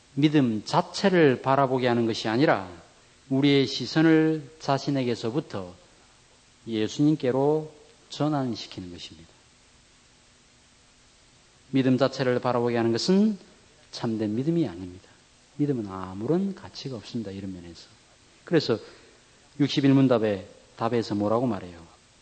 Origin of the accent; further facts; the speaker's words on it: South Korea; 한국 사람으로서 예를 들어서 미국 시민권을 받는다고 해서